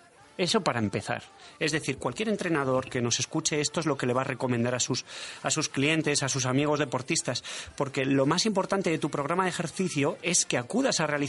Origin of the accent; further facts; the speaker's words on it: Zaragoza, Aragon, Spain; Nos vamos, pero no al norte de donde yo vengo, de Zaragoza, no.